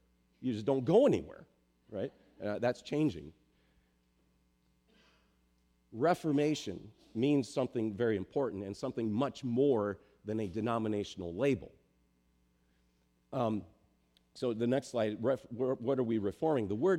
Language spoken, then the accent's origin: English; Minnesota, United States; now in West Michigan, United States; Around West Michigan, and this took me a while to figure out because I ain't from here. I'm from Minnesota, right? And in Minnesota, we got all the Lutheran people, right?